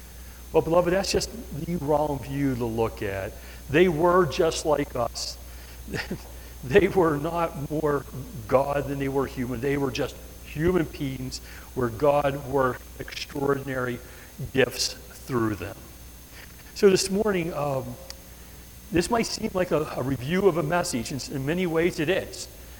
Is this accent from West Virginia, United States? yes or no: yes; West Virginia, United States; I am from West Virginia, right?